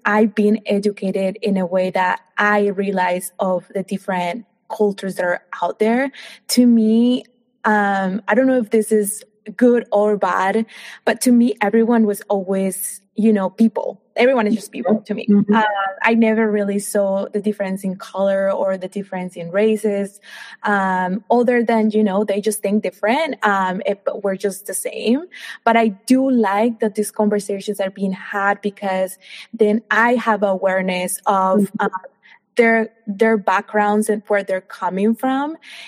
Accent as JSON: {"language": "English", "country": "Colombia", "said": "I mean, I am an immigrant. I'm from Colombia."}